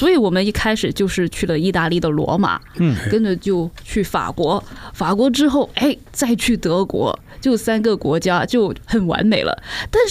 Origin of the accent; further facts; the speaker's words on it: Hong Kong; accent: Cantonese; Chinese is a second language; 就很感谢吉祥老师还有姜老师邀请我上来，我是第一次来，那我的普通话可能不太好